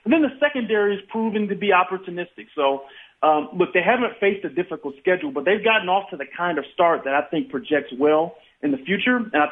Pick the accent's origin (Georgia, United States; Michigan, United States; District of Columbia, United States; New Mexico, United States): Michigan, United States; Detroit; now in Kansas City, United States; I grew up in Detroit, let alone at quarterback.